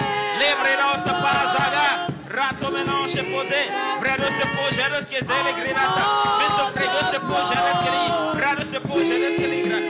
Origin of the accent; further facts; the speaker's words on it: Nigeria; Because we are here. Because we are Nigerian. Nigeria has got to work for us.